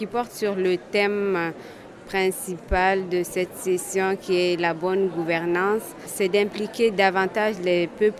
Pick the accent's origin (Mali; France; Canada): Mali; Timbuktu, Tombouctou; je suis Touareg d'origine malienne de Tombouctou. Mais depuis les années 91, je me suis retrouvée hors de mon pays. Donc, j'ai parcouru plusieurs pays, dont la Mauritanie